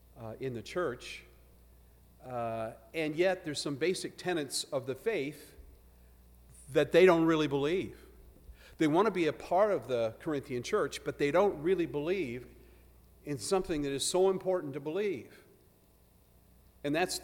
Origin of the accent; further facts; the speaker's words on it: Manitoba, Canada; when we were growing up, we would go regularly to a church in my hometown, Manitoba. It was called St. Paul's United.